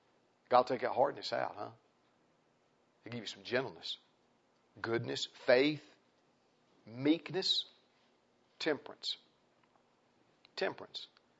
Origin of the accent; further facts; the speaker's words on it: North Carolina, United States; You know, I was raised up in Foothills, North Carolina.